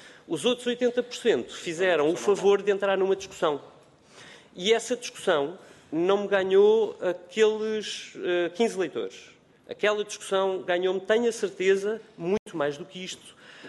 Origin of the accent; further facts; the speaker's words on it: Portugal; Para além de mim enquanto português